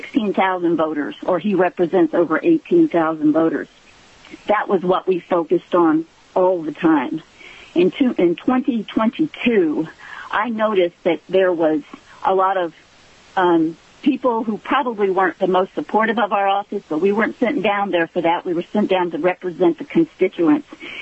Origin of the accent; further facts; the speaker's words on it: Alaska, United States; I'm from the Delta Anna area.